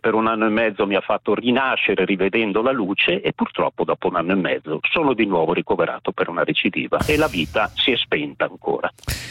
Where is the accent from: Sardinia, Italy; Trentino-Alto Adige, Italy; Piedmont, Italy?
Piedmont, Italy; Verbania; io sono di Verbania sul Lago Maggiore